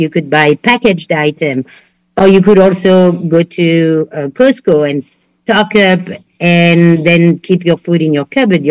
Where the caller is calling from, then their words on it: India; Incredible India.